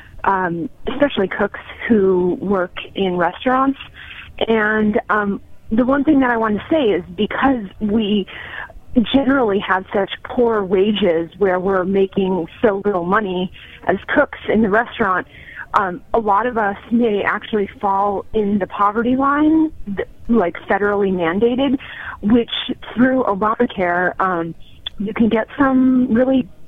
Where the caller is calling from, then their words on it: Brooklyn, New York, United States; I'm calling from Brooklyn.